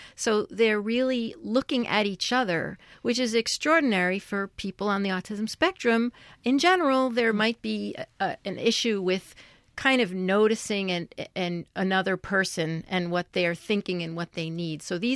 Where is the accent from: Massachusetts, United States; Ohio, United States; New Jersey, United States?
Massachusetts, United States; Brookline; Nat's in a rock band called … because we are all from Brookline.